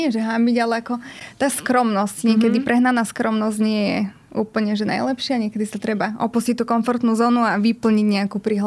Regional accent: Žilina Region, Slovakia; u nás na Orave

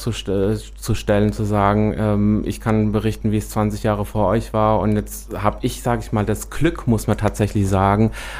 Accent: Büdingen, Hesse, Germany; ich komme aus Büdingen, ist jetzt auch nicht der Nabel der Welt

